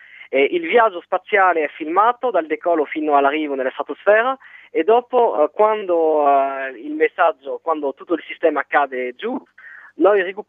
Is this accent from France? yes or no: yes; France; Italian is a second language; also born or lived in Italy; anche se sono francese, sono stato fortunato di vivere 4 anni in Italia, ero vicino a Venezia